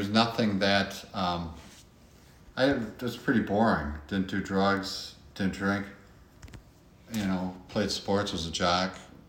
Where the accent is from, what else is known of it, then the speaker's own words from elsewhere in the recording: Appleton, Wisconsin, United States; I'm from Appleton, which is a paper capital of the world, really.